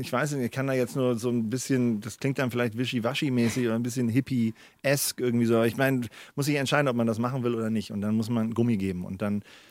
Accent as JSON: {"language": "German", "region": "Northern Germany", "country": "Germany", "said": "Ja, ich bin ja Norddeutscher."}